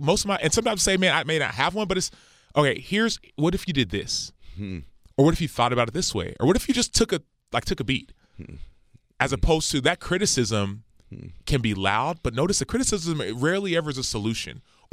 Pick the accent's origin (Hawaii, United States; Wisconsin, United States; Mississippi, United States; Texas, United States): Texas, United States; Dallas; born there; my parents were born and raised in Nigeria. I was born in Dallas, Texas.